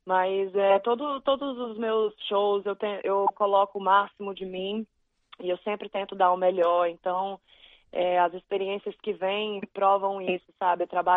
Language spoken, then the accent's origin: Portuguese; Brazil; eu sou brasileira e eu sou a única aqui fazendo esse estilo de música